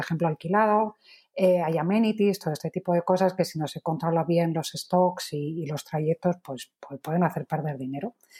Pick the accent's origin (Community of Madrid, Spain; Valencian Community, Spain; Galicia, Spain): Community of Madrid, Spain; Madrid; now in Lisbon, Portugal; Nosotros somos una startup portuguesa, aunque yo sea madrileña de pura cepa, pero me pilló viviendo allí.